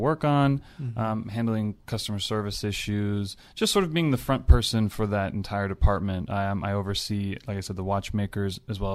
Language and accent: English; California, United States; I'm from Southern California.